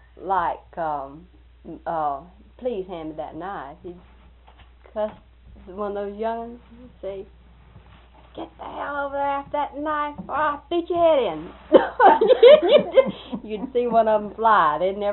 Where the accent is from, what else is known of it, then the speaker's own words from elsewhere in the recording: Waldo, United States; because they knew that I was raised in Waldo.